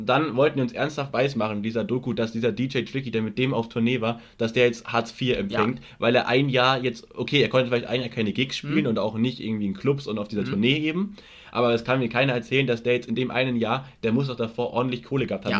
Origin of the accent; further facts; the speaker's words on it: Munich, Bavaria, Germany; Also München, klar ist München so meine Heimatstadt und auch deine.